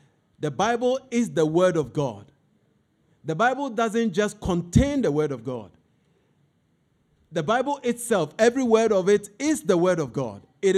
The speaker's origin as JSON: {"language": "English", "town": "Bubuashie", "region": "Greater Accra", "country": "Ghana", "tie": "born or raised there", "said": "I was a shepherd boy when I was growing up in Bubiashi. I had sheep and I had goat."}